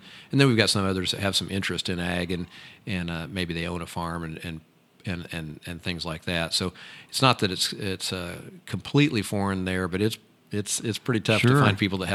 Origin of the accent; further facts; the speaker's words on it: United States; I'm a farmer from Boone County, and I farm with my dad and my brother and now my nephews